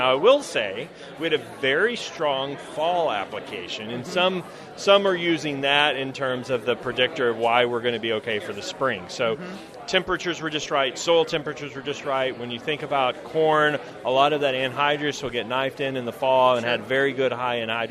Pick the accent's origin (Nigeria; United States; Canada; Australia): United States; Glen Rose, Texas; Yeah, so I'm from Texas. I grew up in a small rural Texas town called Glen Rose. My dad was an ag teacher there